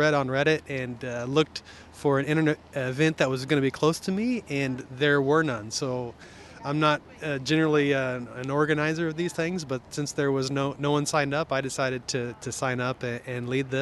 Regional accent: Ely, Iowa, United States; I'm from Ely, Iowa, which is a suburb of Cedar Rapids.

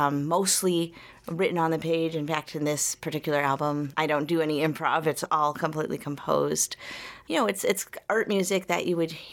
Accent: Chicago, Illinois, United States; But, you know, growing up in Chicago, just, you know, listening to my parents' old records, going to the Chicago Blues Fest

